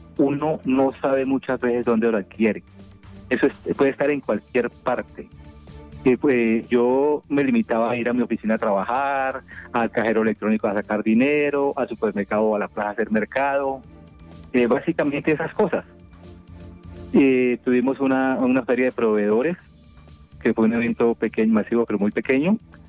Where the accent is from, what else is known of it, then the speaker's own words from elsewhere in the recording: Colombia; Lo hago como ciudadano colombiano con derechos legales y constitucionales